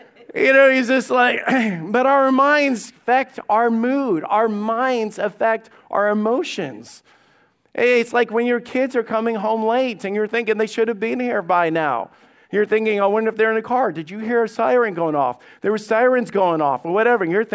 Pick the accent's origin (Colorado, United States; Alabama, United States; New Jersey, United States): Alabama, United States; I grew up in Alabama, and when we would hear the rattle of a rattlesnake, and I could tell you a bunch of stories about growing up in Alabama and working on farms